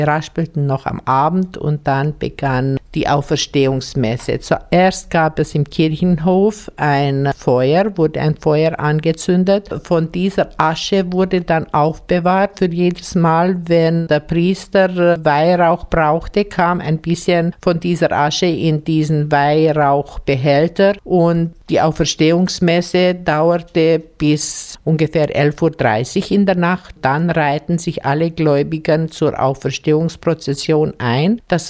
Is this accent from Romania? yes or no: yes; Bogarosch, Timiș County, Romania; Bei uns in Bogarosch gab es weder das Eiertixen noch die Mädelspritze.